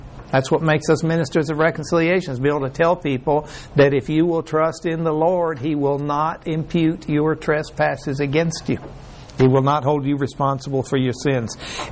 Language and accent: English; Mexico; I was raised in Mexico. And in Mexico, we were not citizens of Mexico. We were residents, but not citizens.